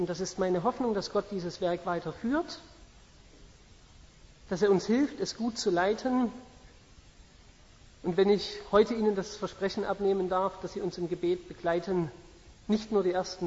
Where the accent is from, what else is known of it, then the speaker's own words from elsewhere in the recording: Plauen, Saxony, Germany; 74 geboren. Wir stammen aus dem Vogtland. Beide kommen wir von der Grenze zwischen Sachsen und Bayern, aus der Stadt Plauen.